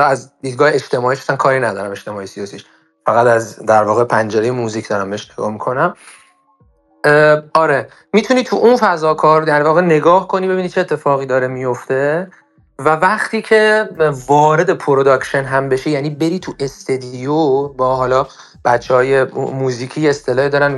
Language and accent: Persian; Shiraz, Fars, Iran; now in Tehran, Iran; من خودم از زمانی که از شیراز مهاجرت کردم به تهران